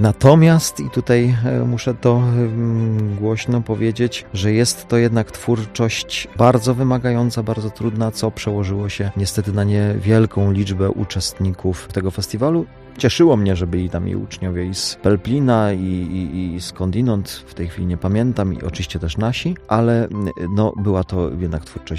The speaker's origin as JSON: {"language": "Polish", "region": "Opole Voivodeship", "country": "Poland", "said": "bo ja też pochodzę z ziemi głubczyckiej"}